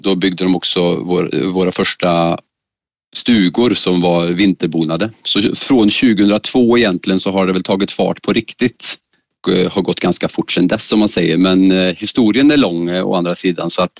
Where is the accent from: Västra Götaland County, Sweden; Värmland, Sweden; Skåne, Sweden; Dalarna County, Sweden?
Värmland, Sweden; Karlstad; Jag är ingen skåning. Jag är en värmlänning född och uppvuxen i Karlstad. Och numera driver Bomstadbarnens camping som ligger 1 mil utanför Karlstad.